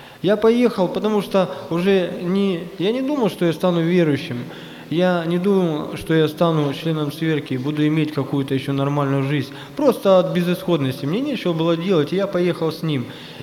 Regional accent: Mykolaiv, Mykolaiv Oblast, Ukraine; Я сам с Украины, города Николаева. Это на побережье Черного моря.

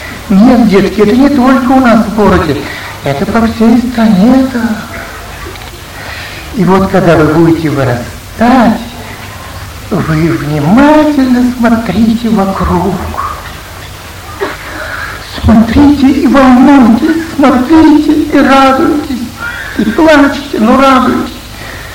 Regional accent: Saint Petersburg, Russia; Я жил тогда, мое детство прошло в Ленинграде.

